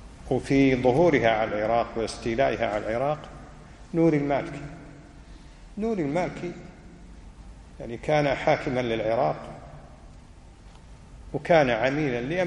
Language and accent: Arabic; Kuwait; إذا كان عندنا في الكويت واحد من هذيل اللي مسوي نفسه مع القاعدة